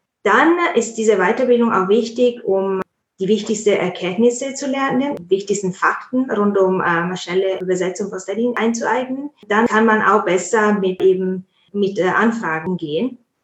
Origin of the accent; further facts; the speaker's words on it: Italy; German is a second language; now in Munich, Germany; ich komme ursprünglich aus Italien.